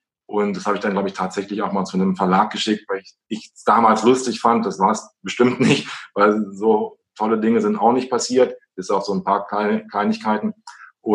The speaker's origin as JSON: {"language": "German", "town": "Wolfenbüttel", "region": "Lower Saxony", "country": "Germany", "tie": "born or raised there", "said": "Vorher war ich in Niedersachsen, in Wolfenbüttel, da ist meine Heimat."}